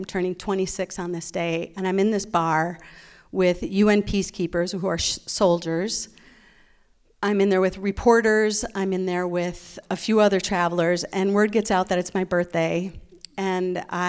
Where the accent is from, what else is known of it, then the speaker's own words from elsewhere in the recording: Wisconsin, United States; because here I am from Wisconsin, and I don't have any friends.